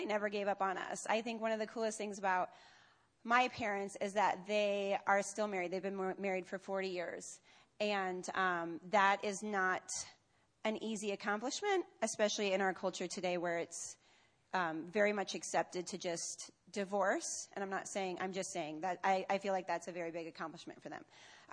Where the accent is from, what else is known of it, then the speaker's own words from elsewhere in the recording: Omaha, Nebraska, United States; I was born and raised in Omaha. I've spent most of my life here. I love this city. I love this state. I love these people. I'm a Midwesterner.